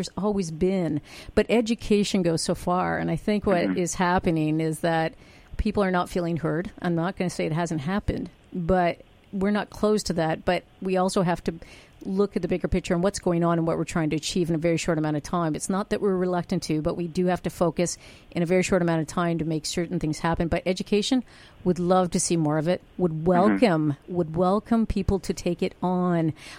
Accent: Ottawa, Ontario, Canada; also born or lived in Toronto; I'm born and raised in Ottawa, but I went to Toronto for 27 years and stayed for a bit. I just came back here 3 years ago.

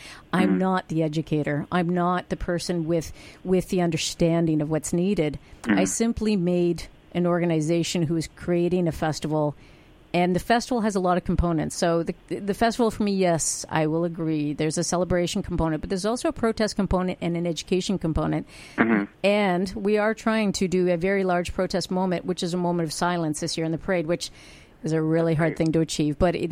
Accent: Ottawa, Ontario, Canada; also born or lived in Toronto; I'm born and raised in Ottawa, but I went to Toronto for 27 years and stayed for a bit. I just came back here 3 years ago.

